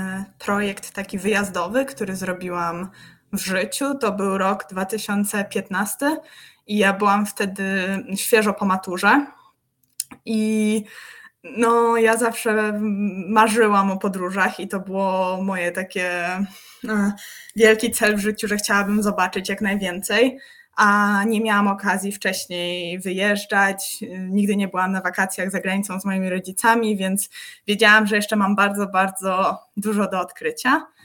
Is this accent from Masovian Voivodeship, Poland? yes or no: yes; Warsaw, Masovian Voivodeship, Poland; moved away as an adult; now in Czech Republic; Jestem z Warszawy i obecnie mieszkam w Czechach. Przeprowadziłam się tutaj 2 lata temu.